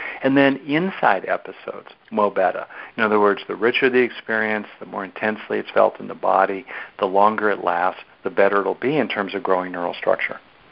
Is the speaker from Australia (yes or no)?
no; United States; certainly in America, my home country